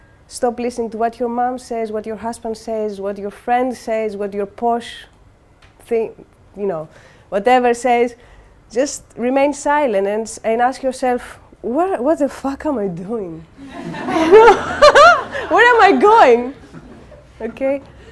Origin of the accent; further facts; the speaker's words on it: Crete, Greece; I come from a village from Crete. Can everyone hear me? Yeah. It's very traditional, you know, people with mustaches and men.